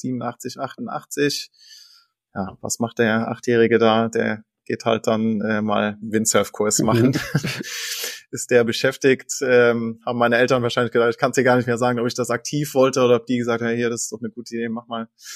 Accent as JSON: {"language": "German", "country": "Luxembourg", "tie": "born or raised there", "said": "oder ich bin ja ein Luxemburger und bin in Luxemburg groß geworden"}